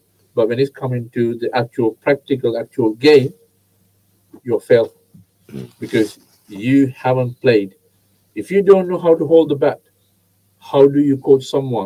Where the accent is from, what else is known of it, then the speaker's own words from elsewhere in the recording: Sri Lanka; English is a second language; So because I'm coming from Sri Lanka, tiny island, but we've been taught how to play cricket from our young age.